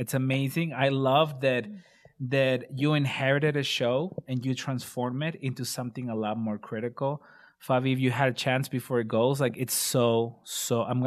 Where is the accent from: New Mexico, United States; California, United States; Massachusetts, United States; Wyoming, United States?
New Mexico, United States; Albuquerque; I am not from Albuquerque anymore, but this is the first time that I feel proud of this museum.